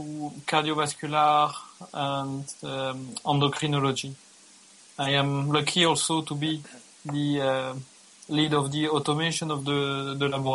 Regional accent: Belgium; Okay, so I'm from Belgium, so I'm practicing in an academic hospital in Brussels, which is the capital of Belgium.

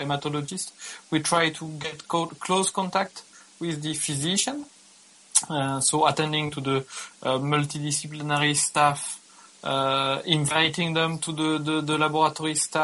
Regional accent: Belgium; Okay, so I'm from Belgium, so I'm practicing in an academic hospital in Brussels, which is the capital of Belgium.

